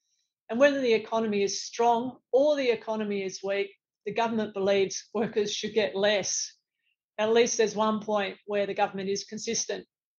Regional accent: Sydney, New South Wales, Australia; my hometown of Sydney

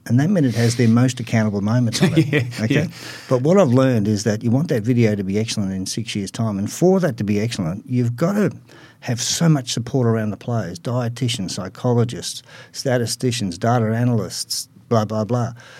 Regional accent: South Melbourne, Victoria, Australia; I was brought up in Dorcas Street, South Melbourne.

